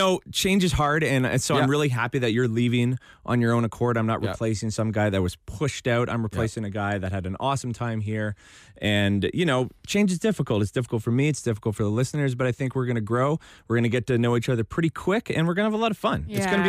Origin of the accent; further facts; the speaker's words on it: Toronto, Ontario, Canada; I'm from Toronto.